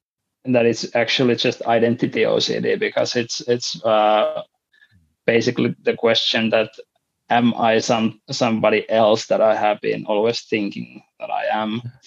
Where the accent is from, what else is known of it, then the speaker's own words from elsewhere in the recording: Finland; first language Finnish; English is a second language; I mean, English is my second language. I would be much better to explain these things in Finnish